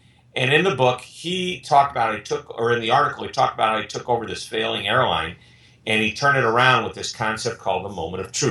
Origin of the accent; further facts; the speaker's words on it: St. Louis, Missouri, United States; I am from St. Louis, Missouri, here in the United States, and I've been in this business for about 30 years.